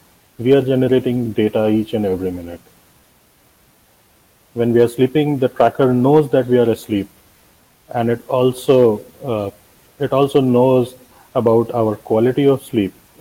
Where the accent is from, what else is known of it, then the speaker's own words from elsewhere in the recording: India; I'm from India.